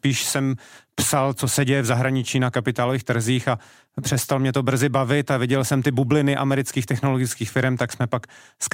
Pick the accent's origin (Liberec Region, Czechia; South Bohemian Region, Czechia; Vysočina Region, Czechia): Liberec Region, Czechia; Česká Lípa; já pocházím z České Lípy